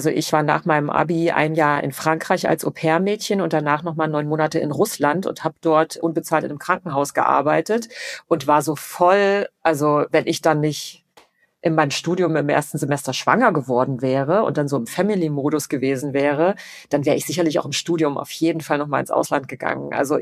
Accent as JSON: {"language": "German", "town": "Dessau", "region": "Saxony-Anhalt", "country": "Germany", "tie": "born or raised there", "said": "in der in Dessau, Sachsen-Anhalt, wo ich herkomme, es sehr, sehr wenig Chancen gab, sich irgendwie gut weiterzuentwickeln."}